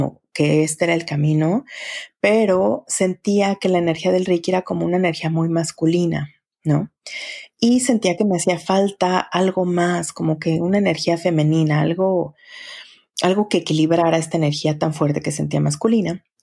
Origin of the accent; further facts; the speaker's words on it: Mexico City, Mexico; moved away as an adult; now in Montreal, Canada; Soy mexicana, nací en el DF, pero hace 10 años llegué a vivir a Montreal.